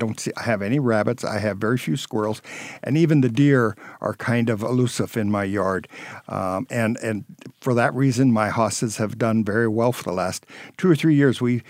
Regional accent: North Dakota, United States; now in Bismarck, United States; I'm originally from North Dakota, so when I told my family I was moving to Bismarck, they said, oh, good, you're moving back to North Dakota. And I said, no, this is Bismarck, Illinois.

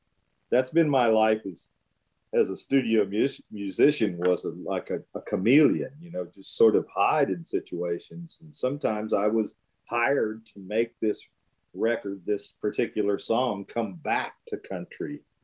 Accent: Warren, Ohio, United States; I grew up in Warren, Ohio, which is eastern Ohio, right in the Steel Valley, right between Cleveland and Pittsburgh

